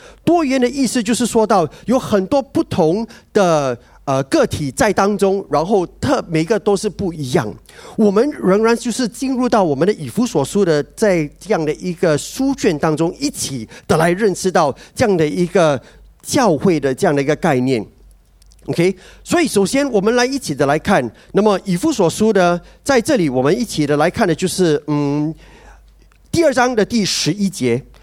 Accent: Fujian, China; accent: Fujianese; 我们福建话就是讲到违干嘛

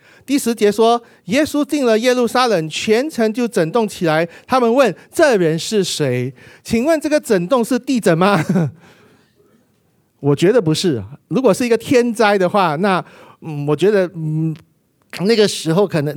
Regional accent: Singapore; 所以我们新加坡人可能没有去发现

